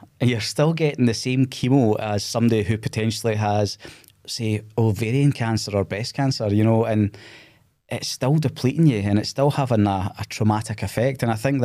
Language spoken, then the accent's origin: English; Scotland, United Kingdom; As Scottish men, there is that mentality of I don't know if I can do that.